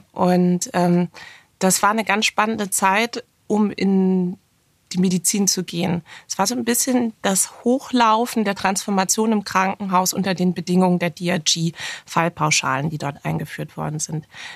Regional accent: Oldenburg, Lower Saxony, Germany; Eigentlich bin ich aber aufgewachsen in Niedersachsen, in der schönen Stadt Oldenburg, in Oldenburg, wie man so schön sagt, weil es auch noch ein weiteres Oldenburg in Schleswig-Holstein gibt. Und es ist eher ein beschaulicher Ort

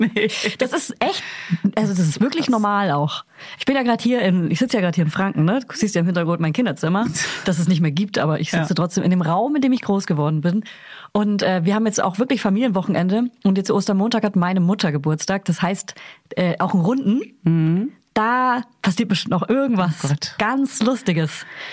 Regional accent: England, United Kingdom; als waschechte Engländerin

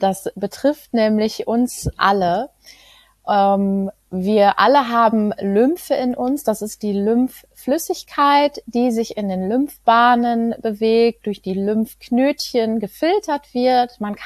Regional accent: Greven, North Rhine-Westphalia, Germany; ich komme aus Greven, ich bin 38 Jahre alt

